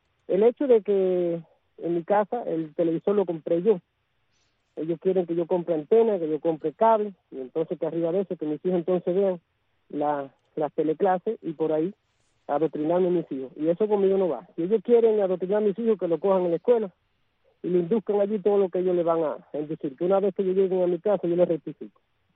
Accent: Baire, Santiago de Cuba, Cuba; Mi barrio es Baire, mi pueblo es Baire, un pueblo de historia, de Mambise, de las dos guerras, ¿entiendes?

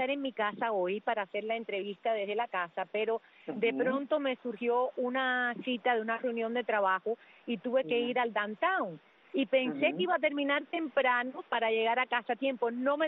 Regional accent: Cuba; uno de los recuerdos más vivos que tengo de mi niñez allá en Cuba.

